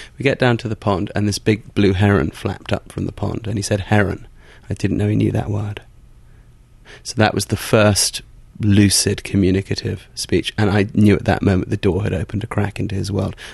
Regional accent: England, United Kingdom; So the horses that I grew up with in England and so on were very different to the horses that you have here.

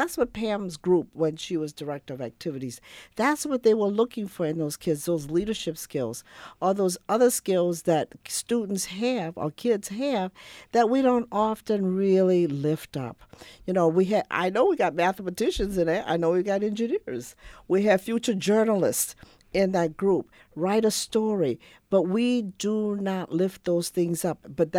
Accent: New Orleans, Louisiana, United States; I would have never gotten involved, but I'm from New Orleans, and I've shared that before.

